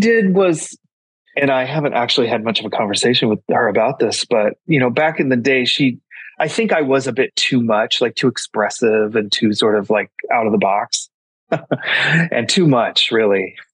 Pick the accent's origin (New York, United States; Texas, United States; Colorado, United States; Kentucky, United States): Colorado, United States; when I grew up in Colorado and with my family, my mom was Catholic.